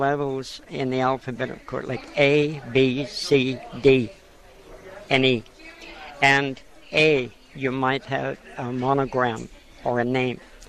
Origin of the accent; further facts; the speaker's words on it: Ireland; I come from Ireland.